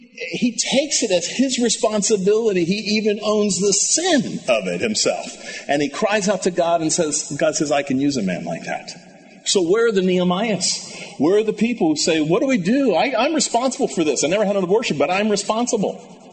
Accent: New Jersey, United States; born there; I was born in New Jersey before I was born again.

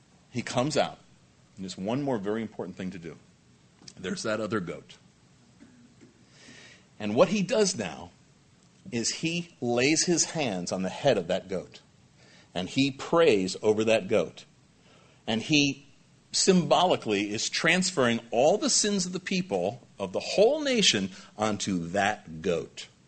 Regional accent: New York, United States; I'm from Long Island.

